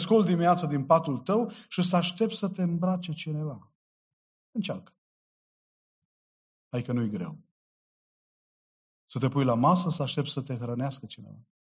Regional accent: Orșova, Mehedinți County, Romania; born there; M-au dus la spital, la Orșova, unde eu m-am născut în Orșova.

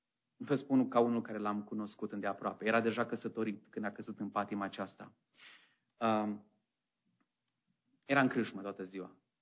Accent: Sebiș, Arad County, Romania; eram copil în biserica care am crescut, la Sebiș

